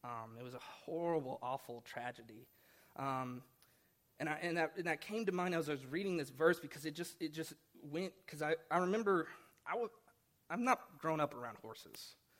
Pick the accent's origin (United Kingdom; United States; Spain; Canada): United States; Oklahoma; I grew up in Oklahoma for most of my life, and whenever I went to school there